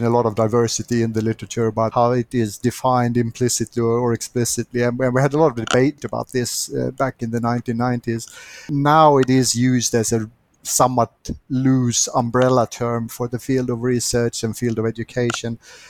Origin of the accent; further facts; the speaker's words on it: Sweden; English is a second language; now in Australia; As you can hear, I'm not a born and bred Aussie. I'm originally from Sweden. I still have a Swedish affiliation as well.